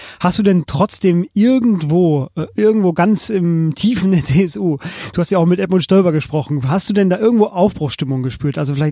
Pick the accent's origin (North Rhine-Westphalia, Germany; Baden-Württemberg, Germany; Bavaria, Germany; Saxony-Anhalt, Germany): Bavaria, Germany; Ich komme aus Bayern